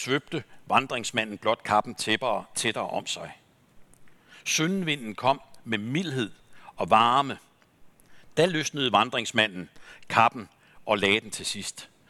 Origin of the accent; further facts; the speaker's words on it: Mårum, Capital Region of Denmark, Denmark; Han var som sagt præst for 120 år siden i Mårum på Nordsjælland, hvor jeg kommer fra.